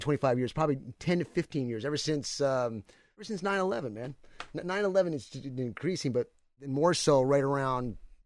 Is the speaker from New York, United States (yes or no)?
yes; New York, United States; now in Texas, United States; I came down here from New York, okay, to Texas